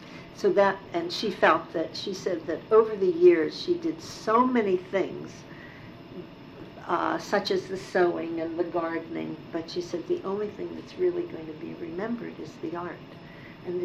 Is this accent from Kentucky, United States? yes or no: no; Pittsburgh, Pennsylvania, United States; In Penn Hills. We moved to Penn Hills when I was first married, and shortly thereafter my mother and dad did too. But I grew up in East End.